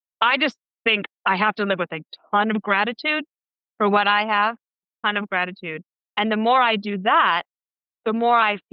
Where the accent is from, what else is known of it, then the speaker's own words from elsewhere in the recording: Wyoming, United States; also born or lived in Colorado; now in New York, United States; I grew up in Wyoming and Colorado, and I don't come from money. I don't come from politics.